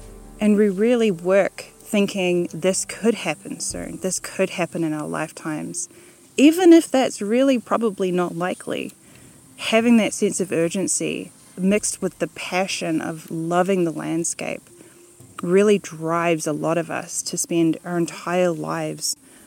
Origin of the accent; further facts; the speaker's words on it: New Zealand; moved away; Growing up in Aotearoa, in love with this landscape, and then moving overseas for over a decade, every time I came home